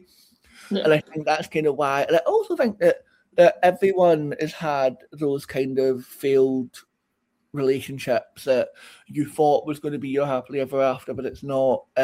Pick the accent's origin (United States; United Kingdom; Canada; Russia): United Kingdom; Scotland; I think especially being Scottish, there's like a kind of, we've got a bit of a history with folklore and legend and things like that.